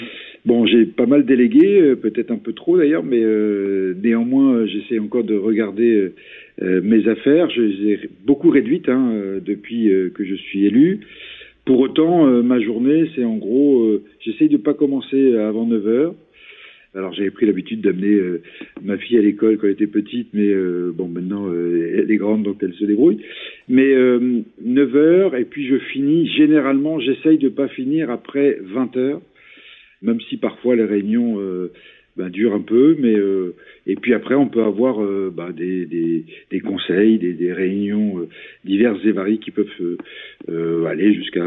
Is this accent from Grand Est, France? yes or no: no; Landerneau, Brittany, France; Je suis habitant de Landerneau depuis... je suis né ici, j'ai fait quelques escapades après mes études en France dans des différentes entreprises, et puis je suis revenu travailler à Landerneau dans les années 90, en 92 exactement